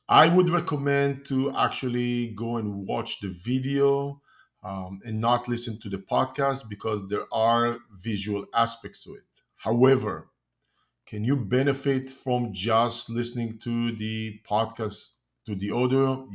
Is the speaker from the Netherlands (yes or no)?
no; Israel; moved away as an adult; now in United States; I'm originally from Israel, moved to the States 20 years ago